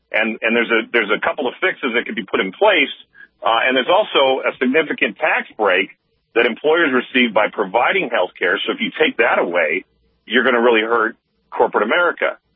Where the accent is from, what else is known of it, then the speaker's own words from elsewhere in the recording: Bismarck, North Dakota, United States; now in Sioux Falls, United States; I'm from Bismarck originally, and I just moved back to the real world, Sioux Falls, in December of this past year.